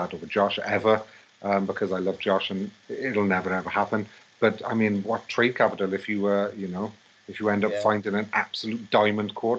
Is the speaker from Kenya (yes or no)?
no; Wales, United Kingdom; because obviously I'm Welsh